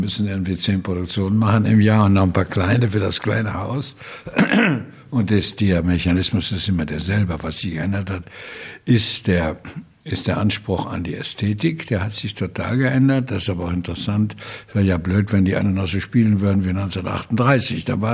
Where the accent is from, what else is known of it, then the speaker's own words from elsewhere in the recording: Cologne, North Rhine-Westphalia, Germany; in der evangelischen Gemeinde in Köln-Delbrück, wo ich herkomme